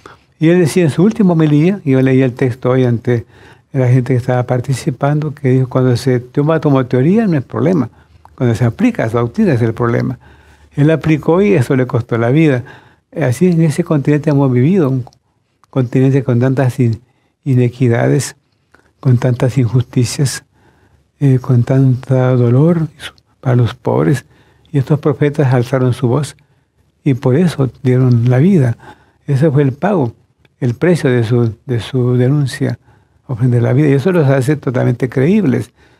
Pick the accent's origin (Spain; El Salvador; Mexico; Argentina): El Salvador; Ciertamente, en mi país somos 7 millones de habitantes dentro.